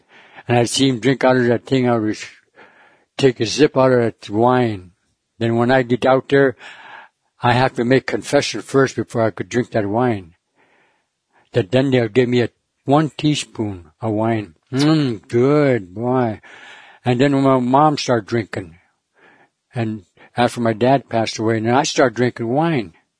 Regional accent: Egegik, Alaska, United States; I'm from Igik.

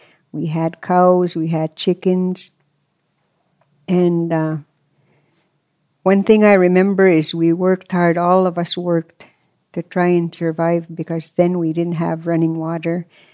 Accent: Goodfish Lake, Alberta, Canada; I'm from the Goodfish Lake Reserve in Alberta. I'm a Cree person, and I was born to a family of 8 children

